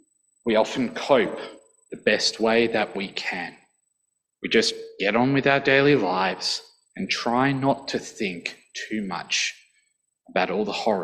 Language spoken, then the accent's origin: English; Snug, Tasmania, Australia; It's okay, I grew up in Snug, so.